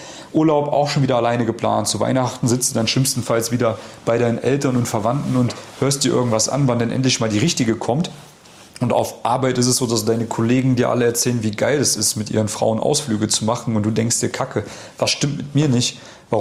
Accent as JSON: {"language": "German", "region": "East Germany", "country": "Germany", "also_born_or_lived": "Vienna", "said": "Ich komme aus Ostdeutschland. Da kommt manchmal noch durch hier der Akzent. Durch. Da kommt der Wiener durch, wo ich auch mal gelebt habe."}